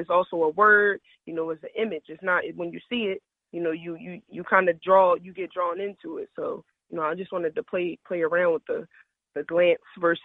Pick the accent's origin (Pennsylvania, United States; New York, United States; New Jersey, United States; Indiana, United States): Pennsylvania, United States; Philadelphia; Yeah, I definitely want to say that Philadelphia influenced me.